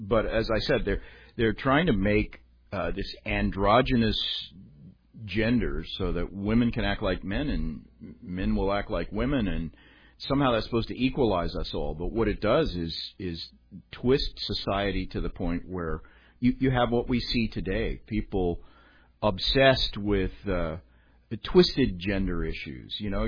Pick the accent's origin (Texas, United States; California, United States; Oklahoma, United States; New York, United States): Oklahoma, United States; because I grew up in Oklahoma, you'd see a cloud like that, you'd think, storm coming tonight.